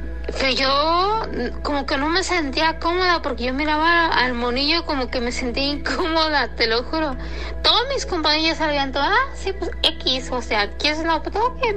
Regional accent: San Diego, California, United States; born there; mexicana, uh-huh, naturalizada, whatever. Nací en San Diego, California, pero mis papás son mexicanos.

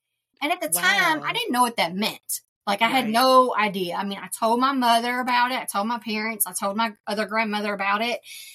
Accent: Michigan, United States; born there; So I was actually, many people do not know this, I was born in Michigan and came here.

